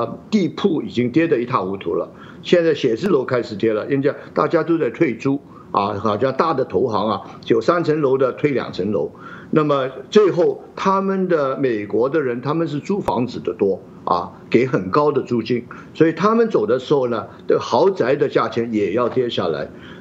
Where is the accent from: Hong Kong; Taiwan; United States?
Hong Kong; 我们香港人很矛盾，一方面有怕这个法啊影响到我们